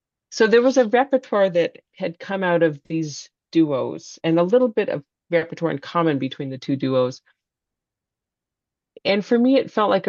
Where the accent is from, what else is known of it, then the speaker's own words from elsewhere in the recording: San Francisco, California, United States; I grew up in California, in San